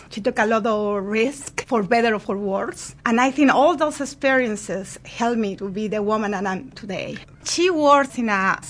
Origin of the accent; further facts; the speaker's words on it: Mexico City, Mexico; I'm from Mexico City.